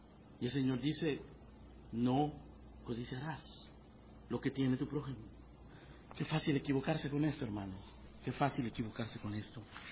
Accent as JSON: {"language": "Spanish", "country": "Guatemala", "tie": "born there", "said": "nací en Guatemala, porque Dios así lo quiso."}